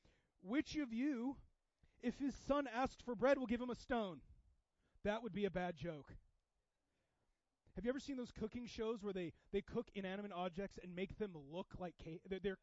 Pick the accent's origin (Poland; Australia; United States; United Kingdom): United States; Southern US; We're from the South, or you know, you're a Yankee.